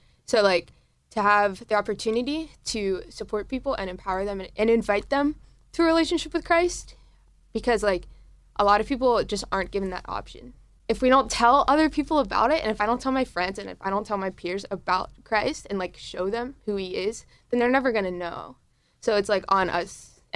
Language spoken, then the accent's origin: English; Pittsburgh, Pennsylvania, United States; So I'm from Pittsburgh, Pennsylvania. I went to school at Xavier University in Cincinnati, Ohio.